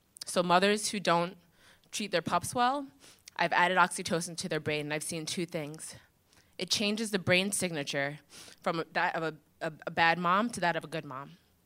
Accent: Long Island, New York, United States; Because I grew up in Long Island. And so throughout the day, the Long Island suburban paradise is lovely.

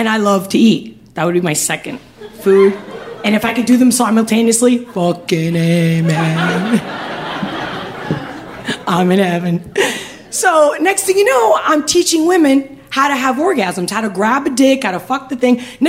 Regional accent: Spain; English is a second language; the first kiss I ever had in my life, I'm from Spain

